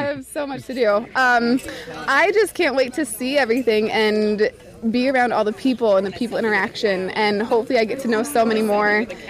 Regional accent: Audubon, United States; I am from Audubon, and I just graduated.

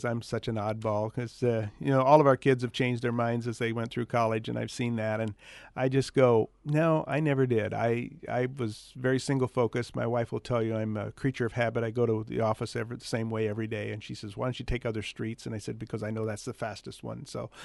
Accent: Perry, Iowa, United States; now in Atlantic, United States; We came here. I was not from here. I was from Perry originally.

